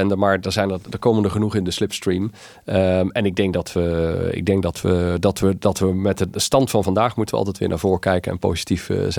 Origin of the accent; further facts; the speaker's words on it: Netherlands; Dus ik vind het jammer, want ik ben Nederlander.